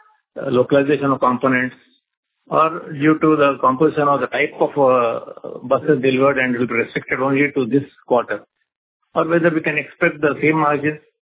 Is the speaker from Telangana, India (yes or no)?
yes; Hyderabad, Telangana, India; from Hyderabad.